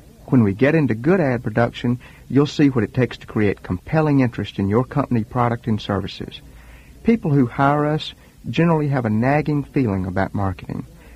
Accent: the South, United States; accent: southern; don't let my southern accent lead you to the false conclusion that our experience is limited to this region or climate

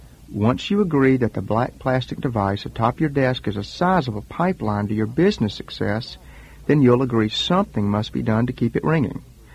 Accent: the South, United States; accent: southern; don't let my southern accent lead you to the false conclusion that our experience is limited to this region or climate

